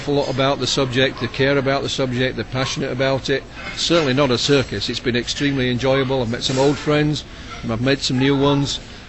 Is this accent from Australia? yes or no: no; England, United Kingdom; I come from England. It's a little country. Everybody's all crammed together.